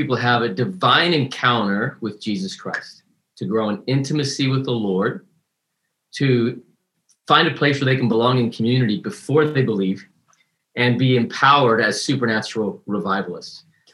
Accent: Salt Lake City, Utah, United States; I grew up in Salt Lake City, Utah. Less than 1% of the population is born again there.

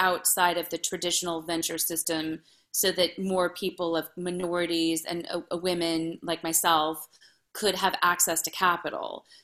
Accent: Los Angeles, California, United States; So I was born and raised in Los Angeles. My sister went to USC, so go Trojans.

